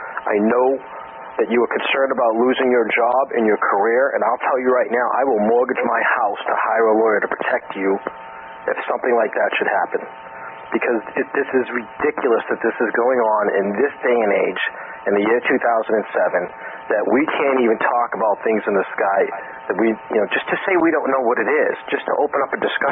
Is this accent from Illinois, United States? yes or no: no; South Boston, Massachusetts, United States; Yeah, man. I'll tell you what, I'm from South Boston, okay?